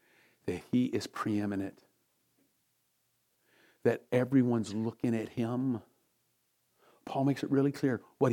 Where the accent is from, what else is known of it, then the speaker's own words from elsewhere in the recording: United States; I am an American. I am thrilled about it.